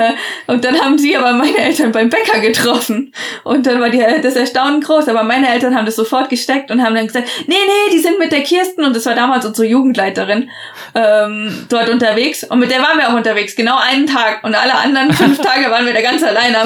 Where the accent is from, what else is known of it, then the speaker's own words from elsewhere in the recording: Darmstadt, Hesse, Germany; also born or lived in Switzerland; Also ich bin in der Schweiz geboren und habe hier meine ersten Jahre gewohnt und habe dann aber meine Schulzeit fast vollständig in Darmstadt gemacht.